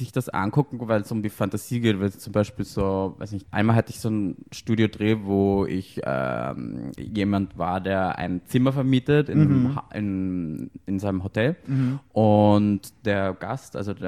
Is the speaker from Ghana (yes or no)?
no; Austria; now in Berlin, Germany; Ich lebe in Berlin, ich bin aus Österreich, bin 31 Jahre alt